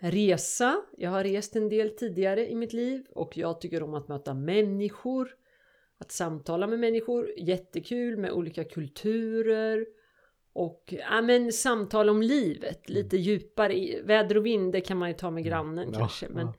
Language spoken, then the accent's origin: Swedish; Örebro County, Sweden; now in Nora, Sweden; Jag är uppvuxen utanför Örebro